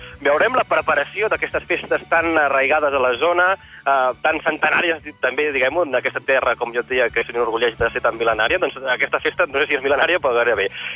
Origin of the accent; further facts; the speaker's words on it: Ainet de Besan, Catalonia, Spain; Sóc Ainet de Besant, a la Vall de Ferrera. Et sona això? Pallars Sobirà.